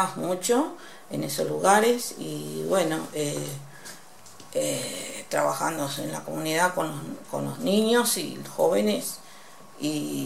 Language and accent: Spanish; Buenos Aires Province, Argentina; también traigo cosas para contarle de allá, de nuestra provincia, de Buenos Aires.